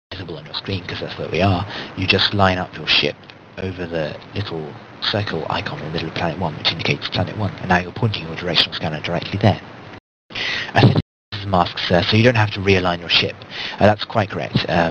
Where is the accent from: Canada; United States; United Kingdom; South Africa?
United Kingdom; I use miles myself, being British